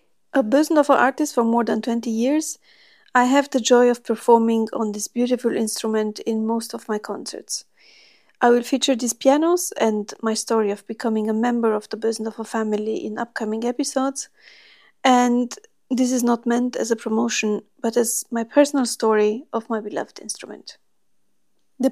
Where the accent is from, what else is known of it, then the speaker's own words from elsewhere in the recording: Romania; I started playing the piano at the age of 8 in my home country, Romania.